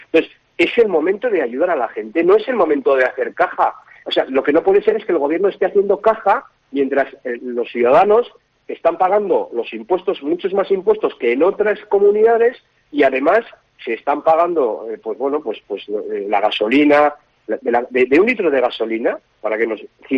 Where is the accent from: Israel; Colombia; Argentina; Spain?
Spain; Navarre; Navarra ya partía de una situación en la que somos los navarros, los españoles que más impuestos pagamos.